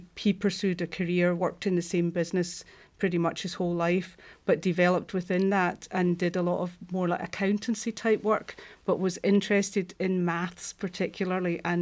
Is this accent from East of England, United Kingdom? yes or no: no; Glasgow, Scotland, United Kingdom; I was born and brought up in Glasgow, went to school in Glasgow, and then moved away to go to university. But after kind of early stages of my career, I just wanted to come back to Glasgow.